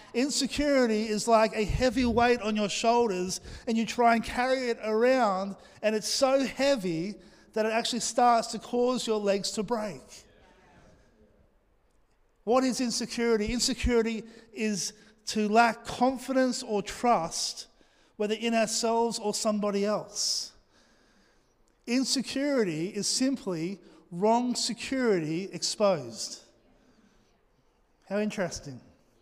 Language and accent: English; Australia; Now, being an Aussie laid-back thing, I'm trying to train my son in the ways of honour.